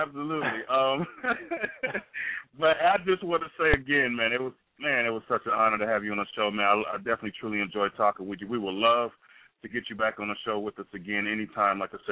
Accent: Chicago, Illinois, United States; My hometown.

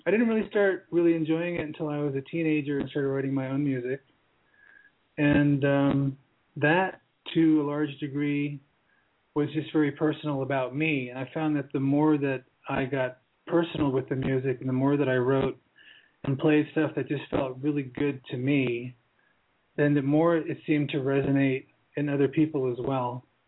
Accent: East Coast, United States; moved away as an adult; also born or lived in Germany; now in Colorado, United States; Yeah, I was born in Germany. I grew up on the East Coast to some degree. I used to spend all my summers in Europe. And then when I turned 18, I moved to Colorado.

